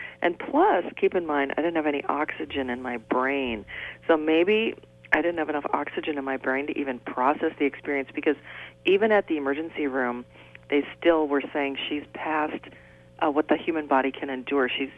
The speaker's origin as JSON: {"language": "English", "region": "Wisconsin", "country": "United States", "tie": "born or raised there", "said": "before when I was just a kid growing up in Wisconsin"}